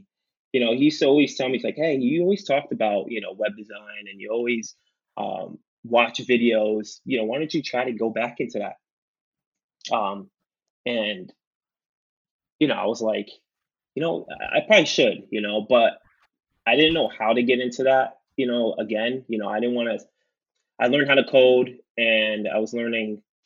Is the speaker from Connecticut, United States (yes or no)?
yes; Naugatuck, Connecticut, United States; It's in Waterbury, Connecticut, but I'm from Naugatuck.